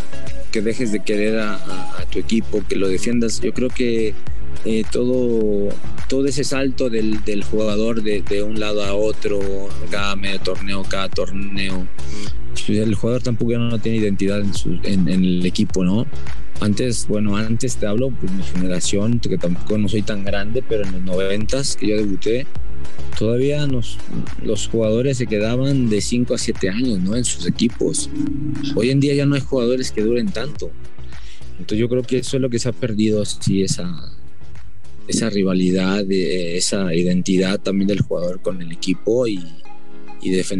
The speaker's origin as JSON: {"language": "Spanish", "town": "Tepito", "region": "Mexico City", "country": "Mexico", "said": "Yo soy de Tepito"}